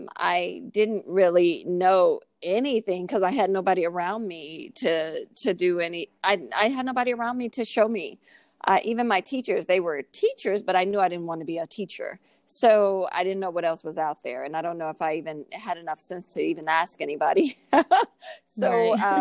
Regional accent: Chicago, Illinois, United States; So I'm from Chicago, Illinois. I'm from a single mom who worked at a factory

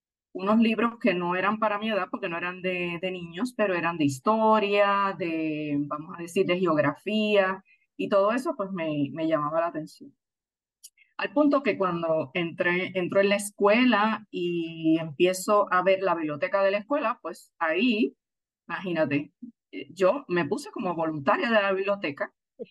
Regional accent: Barranquitas, Puerto Rico; Yo tengo un vínculo muy particular con la naturaleza desde niña porque soy natural de Barranquitas. Crecí en una finca cafetalera

